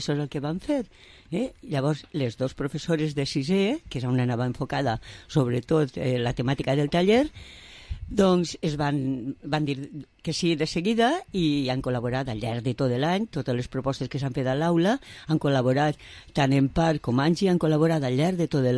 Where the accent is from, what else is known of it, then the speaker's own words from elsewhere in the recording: Vila-real, Valencian Community, Spain; vaig a fer un projecte per a Villarreal, que és el meu poble